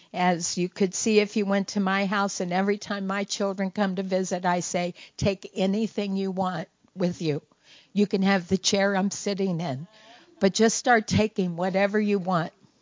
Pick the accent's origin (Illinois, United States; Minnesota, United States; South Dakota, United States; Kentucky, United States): Kentucky, United States; So I'm from Kentucky, and we sang a lot.